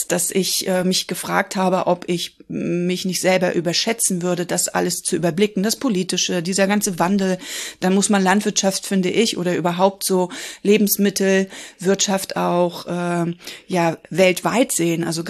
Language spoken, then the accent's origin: German; Rostock, Mecklenburg-Vorpommern, Germany; ich bin ja irgendwie auch ein Landkind. Also meine Kindheit bestand daraus, dass ich die Hälfte meiner Kindheit in Rostock verbracht habe. Und dann sind wir aufs Land gezogen.